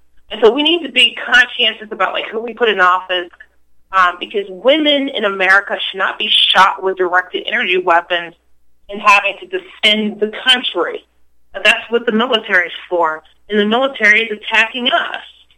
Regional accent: United States; I am an American black woman, and I hate it.

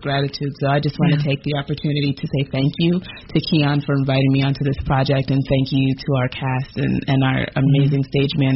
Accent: East Coast, United States; I am from the East Coast.

